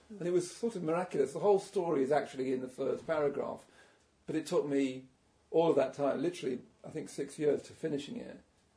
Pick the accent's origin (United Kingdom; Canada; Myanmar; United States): United Kingdom; Henley Norton, England; I said, no, I come from Henley Norton.